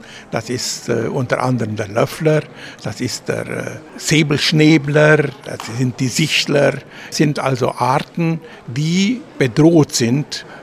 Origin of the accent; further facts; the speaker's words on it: Romania; Und wir sind froh, dass wir das Donaudelta bei uns in Rumänien haben. Und es gehört zu uns.